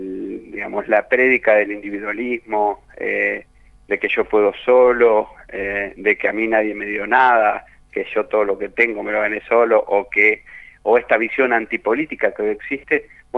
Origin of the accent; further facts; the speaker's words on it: Argentina; va a disertar sobre lo que nos está pasando como argentinos